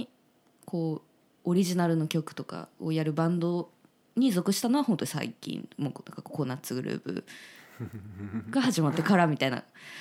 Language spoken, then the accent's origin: Japanese; Ishikawa, Japan; 私も東京出身じゃないんで、同じような最初衝撃はあったかも。